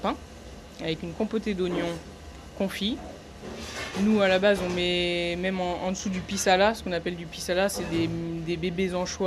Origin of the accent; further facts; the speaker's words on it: Nice, Provence-Alpes-Côte d'Azur, France; Moi, je suis niçoise, j'ai vécu 17 ans là-bas, donc c'était important pour moi de prendre un nom niçois pour mon premier restaurant.